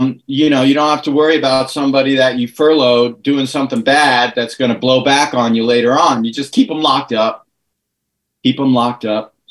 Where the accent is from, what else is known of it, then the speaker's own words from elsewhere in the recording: California, United States; certainly in my home state in California